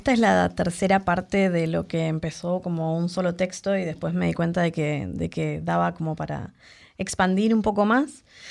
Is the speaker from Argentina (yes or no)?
yes; Argentina; born there; En lugares como Argentina, mi país natal, por ejemplo